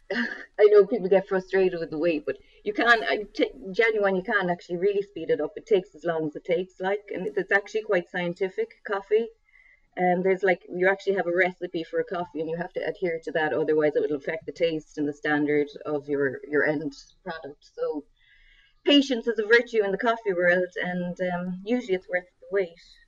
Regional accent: Munster, Ireland; growing up in West Cork as well, it's synonymous with like quality produce and homemade and artisan products.

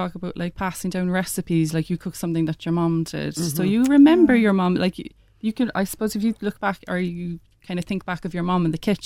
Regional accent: Blackpool, North West England, United Kingdom; because I grew up in Blackpool where the doors were open, all the neighbours would be out for

